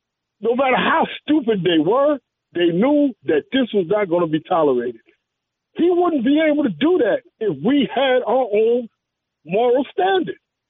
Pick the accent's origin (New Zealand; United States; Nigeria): United States; New York City, New York; When I was younger, growing up in New York City, there were certain neighborhoods that you knew you couldn't go do certain things in.